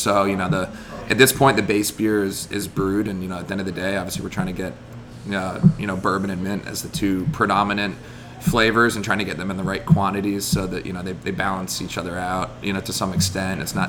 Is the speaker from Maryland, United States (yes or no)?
no; Chapel Hill, North Carolina, United States; and I grew up in Chapel Hill, and I graduated from Duke University.